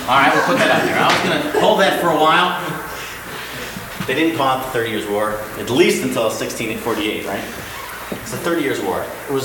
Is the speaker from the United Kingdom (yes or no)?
no; Saginaw, Michigan, United States; And Grandma was the matriarch of our oikonomia, where I grew up in Saginaw, Michigan.